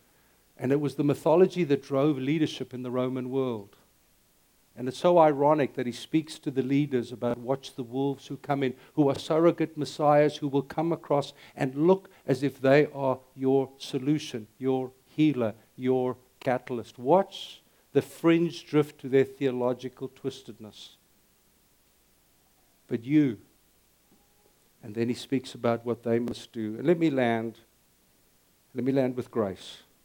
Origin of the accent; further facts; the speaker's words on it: South Africa; now in United States; And that's when being a South African clicked in.